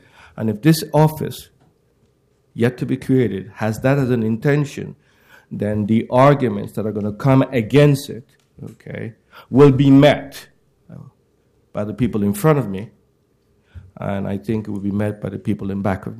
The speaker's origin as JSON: {"language": "English", "town": "Brooklyn", "region": "New York", "country": "United States", "lives_now": "Portland, United States", "said": "I'm new to your city. I'm from Brooklyn, New York."}